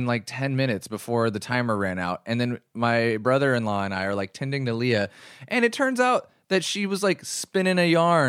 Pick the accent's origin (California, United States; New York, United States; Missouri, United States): California, United States; Bakersfield; born there; I was born in Bakersfield.